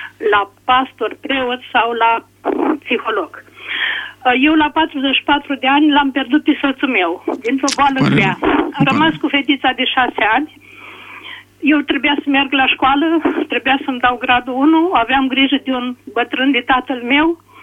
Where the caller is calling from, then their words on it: Sascut, Bacău County, Romania; Eu sunt din Sascut